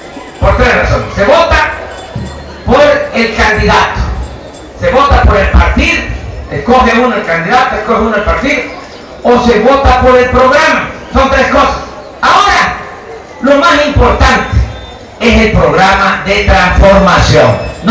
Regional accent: Veracruz, Mexico; pues yo soy veracruzano. Yo les cuento la historia. Mi madre, mi nana, nació en Frontera, Tabasco.

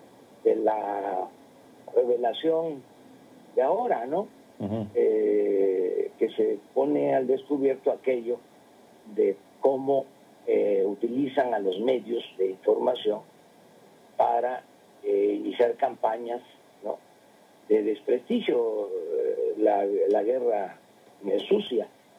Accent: Mexico; Yo estoy, como muchos mexicanos, harto del PRI

